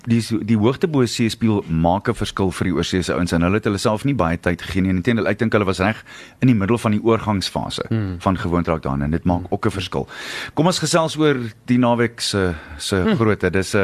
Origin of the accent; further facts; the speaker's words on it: Springs, Gauteng, South Africa; Ek kom van Springs af, so ons praat dieselfde taal.